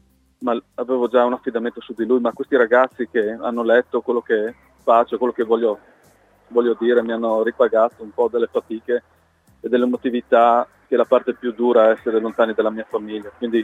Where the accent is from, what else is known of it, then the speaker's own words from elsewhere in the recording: Cividale, Friuli-Venezia Giulia, Italy; born there; delle persone della mia città natale, da Cividale